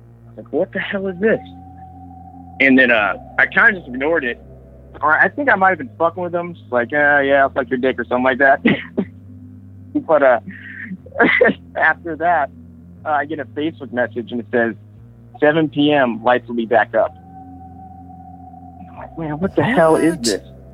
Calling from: Sacramento, California, United States; from Sacramento, California.

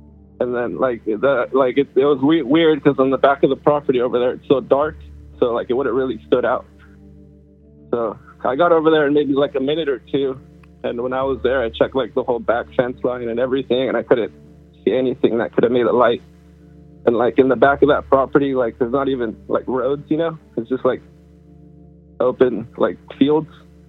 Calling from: California, United States; calling from California.

